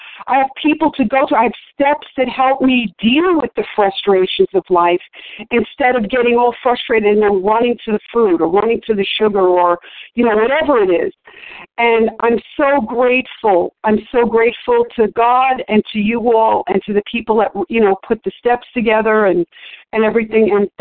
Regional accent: New York, United States; And you know, growing up in New York, not every young girl, but back in those days, I wanted to be a model

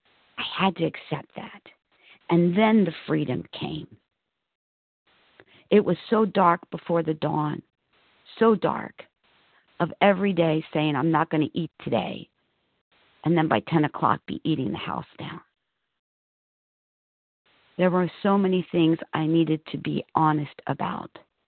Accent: Tennessee, United States; I'm a recovered compulsive reader, and I'm from Tennessee.

